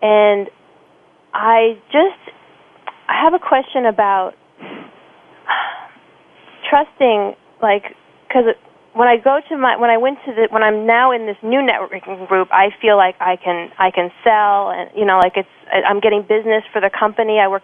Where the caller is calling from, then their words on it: Clifton, New Jersey, United States; Hey, I'm calling in from Clifton, New Jersey today.